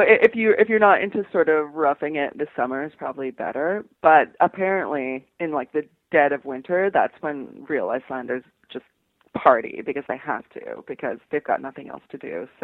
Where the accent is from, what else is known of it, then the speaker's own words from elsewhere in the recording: Canada; But I did find I'm Canadian